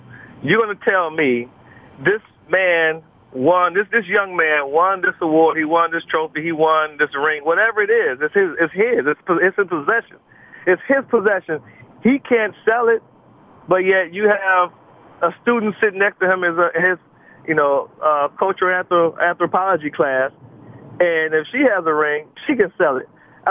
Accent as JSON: {"language": "English", "town": "Cleveland", "region": "Ohio", "country": "United States", "said": "because I'm from Cleveland, Ohio, so that's a, you know, the Ohio State game is a big, big game for me."}